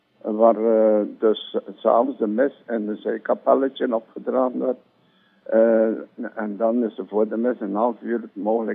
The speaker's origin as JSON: {"language": "Dutch", "town": "Ypres", "region": "Flanders", "country": "Belgium", "tie": "born or raised there", "said": "Ja, ik kom. Ik woon en ik ben getogen in Ieper. En ik ben 83 jaar."}